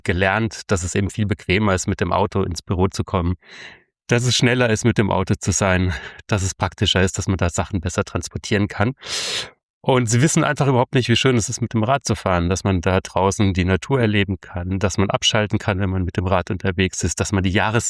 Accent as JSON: {"language": "German", "region": "Rhineland-Palatinate", "country": "Germany", "said": "Ich komme aus der Südpfalz, unweit von Speyer und Straßburg"}